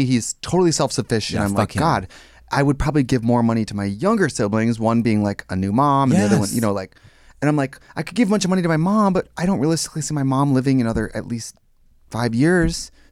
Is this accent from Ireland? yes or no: no; Wausaukee, Wisconsin, United States; In my hometown in Wausaukee, Wisconsin, I'm filthy rich.